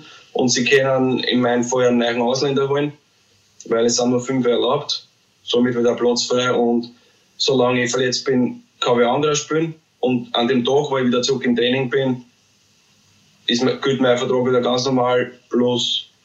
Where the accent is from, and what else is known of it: Austria